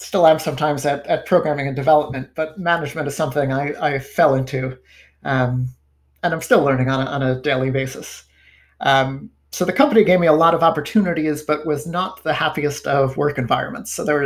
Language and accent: English; New York, United States; So it turned out I grew up in Rockland County.